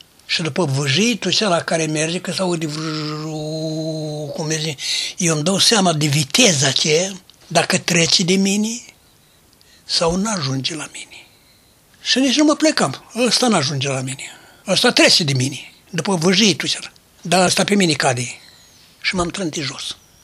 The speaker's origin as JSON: {"language": "Romanian", "town": "Berești", "region": "Bacău County", "country": "Romania", "said": "la vreo 20 de kilometri departe de Berești, Sazlău, de unde sunt eu."}